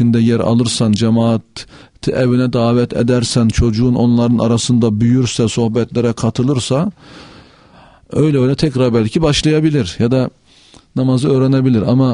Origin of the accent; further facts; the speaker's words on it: Adana, Turkey; Benim çocukluğum camide geçti. Caminin anahtarını ben taşırdım. Camiyi ben açıp kapardım. Eski tarihi eser ufak bir mescitti. Şeyh Zülfo Mescidi. Adana'da eskiden askerlik şubesiydi.